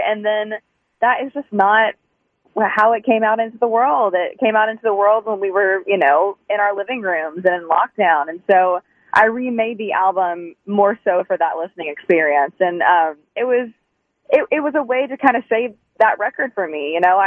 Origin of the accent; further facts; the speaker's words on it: Knoxville, Tennessee, United States; I'm from Knoxville.